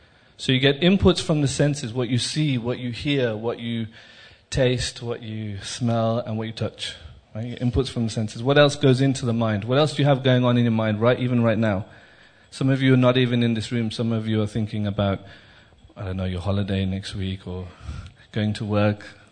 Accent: Birmingham, West Midlands, United Kingdom; I'm from Birmingham, by the way.

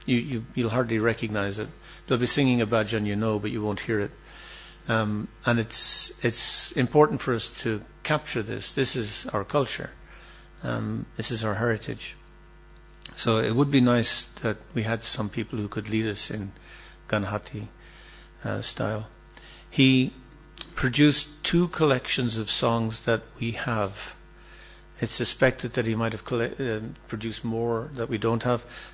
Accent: Ireland; I'm from Ireland. I know what happens next.

